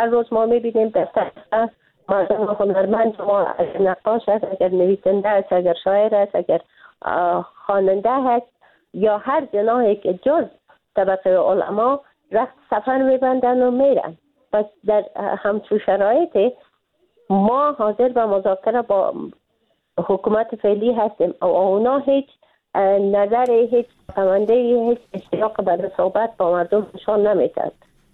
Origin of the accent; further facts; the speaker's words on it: Afghanistan; به عنوان یک افغان